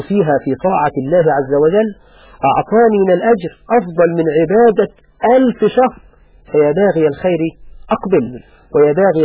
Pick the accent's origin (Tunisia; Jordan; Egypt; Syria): Egypt; تذهب إلى المخابز عندنا في مصر تجدها ملآنة